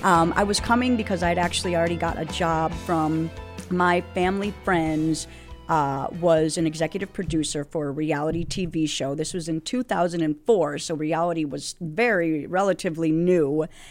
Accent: Chicago, Illinois, United States; also born or lived in New York; now in Los Angeles, United States; I come from Chicago, I lived in New York.

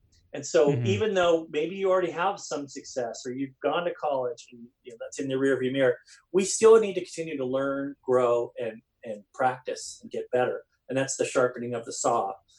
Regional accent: California, United States; I know it sounds, I'm from California, woo!

